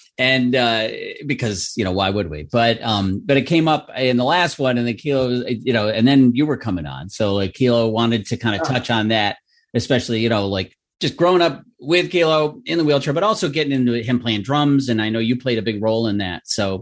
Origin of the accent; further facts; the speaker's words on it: New York, United States; also born or lived in New Jersey; I'm from the East Coast my whole life, born in Jersey, raised in New York